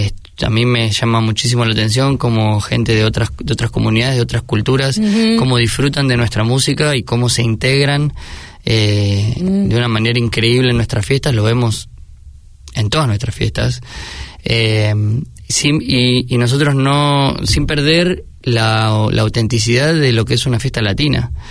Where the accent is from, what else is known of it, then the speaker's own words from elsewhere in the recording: Argentina; cuando estás a 10.000 kilómetros de tu país, siendo argentino